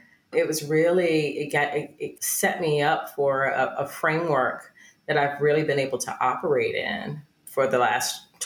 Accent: Southampton County, Virginia, United States; my family, I'm from Southampton County, Virginia, were some of the first Black voters in our county from the early days of voting.

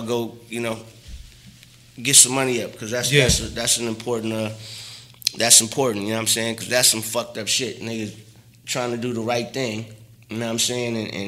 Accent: Los Angeles, California, United States; That's the area I'm from. I'm from the Crenshaw district.

